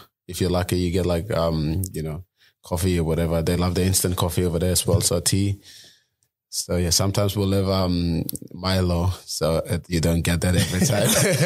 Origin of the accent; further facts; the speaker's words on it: Simbu, Papua New Guinea; I was born in Simbu. It's up in the highlands, mountains, you know, Papua New Guinea. I'm from like the village, so, you know, most of the houses are you know, bush material houses, you know, our roads are dirt road.